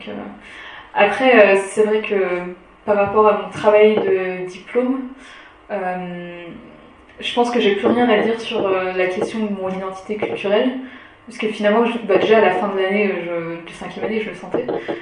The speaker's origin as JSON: {"language": "French", "country": "France", "tie": "born there", "said": "parents chinois, des Philippines, mais moi je suis née en France et je parle anglais, je parle pas chinois."}